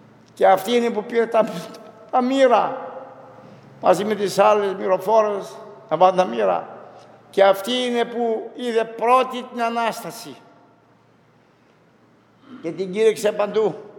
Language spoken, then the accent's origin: Greek; Kera, North Aegean, Greece; Εγώ είμαι από την Κέρα Μοντισίου